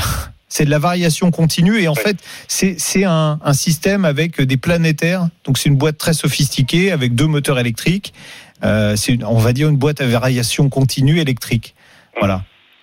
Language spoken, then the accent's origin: French; Paris, Île-de-France, France; je vais prendre le trajet que je connais depuis toujours, puisque moi, je suis parisien